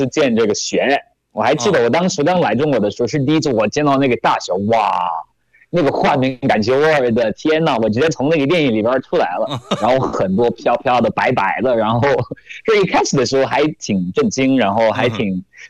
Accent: Cameroon; Chinese is a second language; now in China; 我虽然在中国已经这么多年，都快七年了，但是每当冬季，我真的会很头大，因为我们那边实际上就是喀麦隆嘛，我们是热带

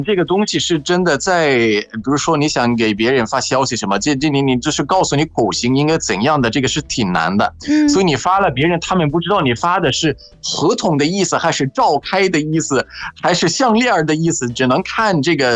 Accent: Egypt; Chinese is a second language

